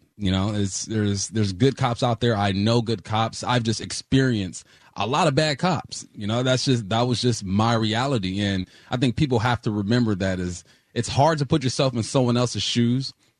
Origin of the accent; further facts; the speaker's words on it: Culver City, California, United States; Growing up in West Los Angeles, Culver City